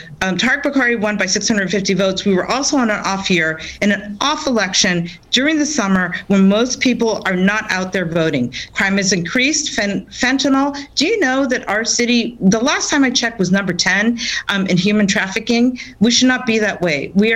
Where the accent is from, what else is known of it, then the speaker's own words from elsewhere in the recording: San Francisco, California, United States; and I say San Francisco, that's my hometown. I love it, but we need to avoid going there.